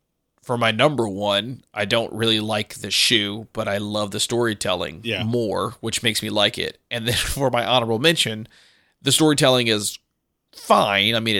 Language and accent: English; Louisiana, United States; Growing up in Southern Louisiana, being, you know, a couple of hours from New Orleans